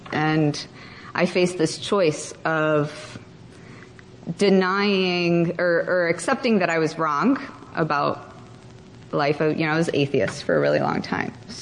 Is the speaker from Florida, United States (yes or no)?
no; Houston, Texas, United States; And I'm not from Ohio, I'm from Houston. And so I moved to Ohio to go to college